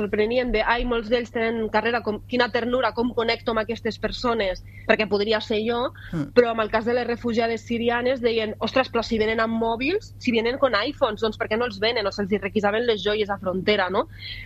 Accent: Catalonia, Spain; accent: Lleida; no tinc accent, a sobre tinc accent de Lleida

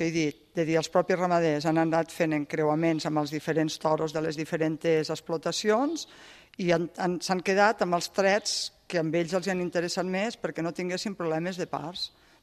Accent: Catalonia, Spain; now in La Seu d'Urgell, Spain; jo sóc del Pallars i durant molts anys, quan em preguntaven d'on era, Pallars Sobirà.

